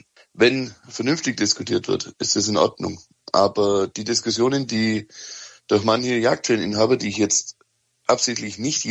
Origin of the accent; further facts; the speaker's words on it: Bavaria, Germany; Also, ich komme aus Bayern. Und ich gehe seit einigen Jahren auf die Jagd und ich bin in der Jägerfamilie aufgewachsen.